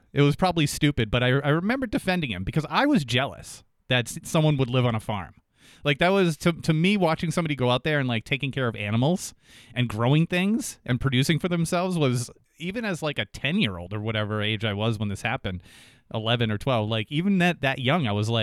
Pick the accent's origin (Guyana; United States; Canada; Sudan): United States; Jaffrey, New Hampshire; I grew up in Jaffrey, New Hampshire, and it was Jaffrey and Ringe and Peterborough, and there were some farmlands up there